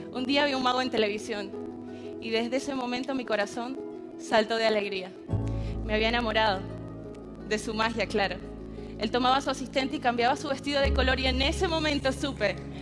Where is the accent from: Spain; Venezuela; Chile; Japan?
Venezuela; soy maga y soy de Venezuela. Venezuela es un país muy grande, con más de 30 millones de habitantes.